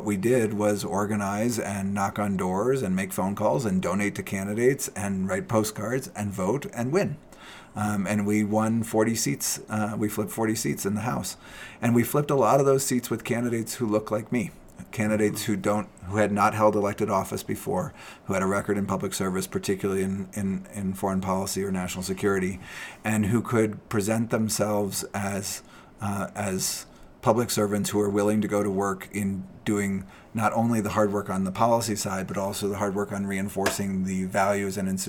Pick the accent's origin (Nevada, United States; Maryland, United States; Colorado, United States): Colorado, United States; Golden; also born or lived in Denver / Littleton; I was born in Denver, grew up in Golden and Littleton. I went to Heritage High School.